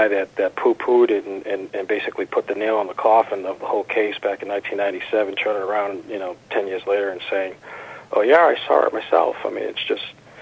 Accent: Massachusetts, United States; when Bill Clinton was at a beach party in Massachusetts, my hometown

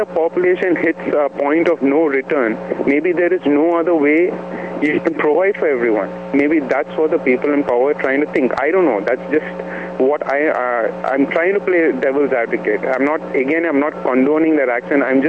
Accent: India; see, I come from a country where the population is very high. All right? I'm basically from India.

